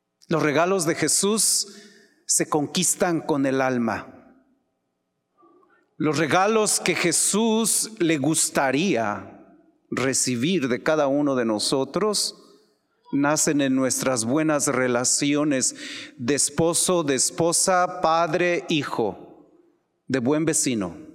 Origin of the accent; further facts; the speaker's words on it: Mexico; no conozco otras tradiciones porque soy mexicano